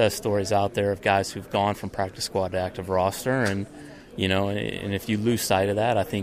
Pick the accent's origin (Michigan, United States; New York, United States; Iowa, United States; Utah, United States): Iowa, United States; Iowa City; I'm from Iowa City, Iowa. Played football at Iowa